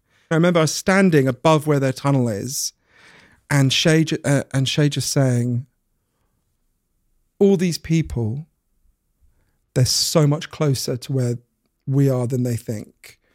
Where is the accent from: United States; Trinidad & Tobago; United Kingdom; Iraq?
United Kingdom; Edgware, London; I grew up in Edgware, right?